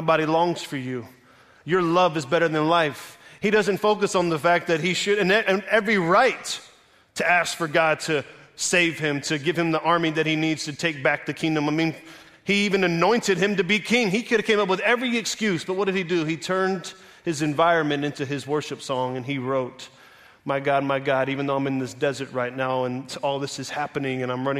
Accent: Tampa, Florida, United States; So I'm from the South, from Tampa, Florida, and one of the things that preachers always do in the South

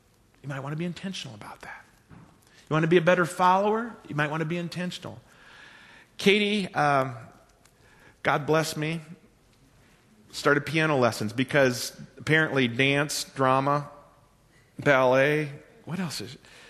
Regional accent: Kansas, United States; where are you from? I go, from out past Pratt.

